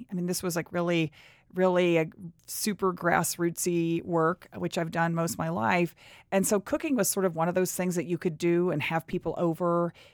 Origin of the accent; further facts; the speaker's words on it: Texas, United States; now in New York City, United States; I grew up in Texas, and it's a place where food and having people over and cooking together was just such a big part of my upbringing.